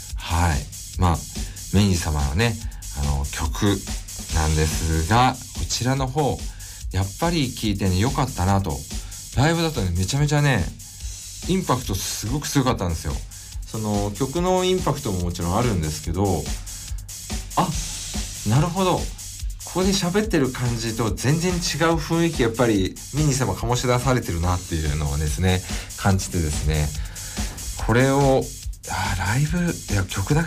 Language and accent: Japanese; Kawasaki, Kanagawa, Japan; まあ今度地元の方、地元川崎の方とですね